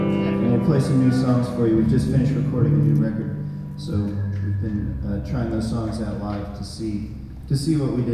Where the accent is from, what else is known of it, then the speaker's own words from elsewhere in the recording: Rhode Island, United States; The band's called … We come from Rhode Islan